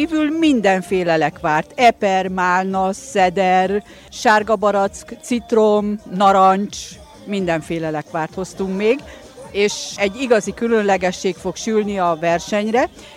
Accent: Szegvár, Csongrád-Csanád, Hungary; Szegváról jöttem

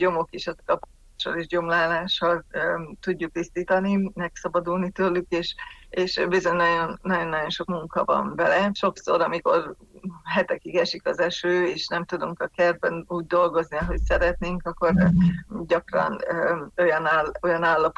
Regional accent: Miercurea Ciuc, Harghita, Romania; meg városi lakóként Csíkszeredából származok

